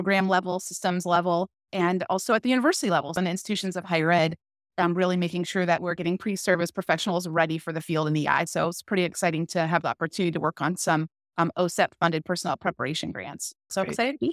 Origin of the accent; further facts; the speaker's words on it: Ohio, United States; I'm from Ohio. I have two teens as well